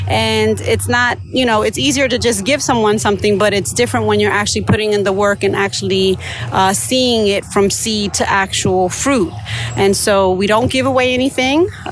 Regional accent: Yabucoa, Puerto Rico; I'm from Puerto Rico, and so my grandparents' area we're from is Jabucoa.

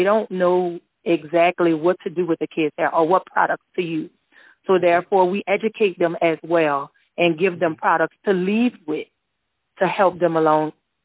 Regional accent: Louisiana, United States; I'm originally from Louisiana, and I was a single parent one time myself.

